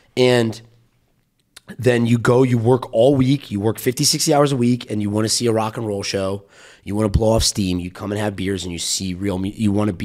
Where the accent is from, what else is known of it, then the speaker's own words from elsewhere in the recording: Silver Spring, Maryland, United States; Look, I grew up in Silver Spring, Maryland, between DC and Baltimore.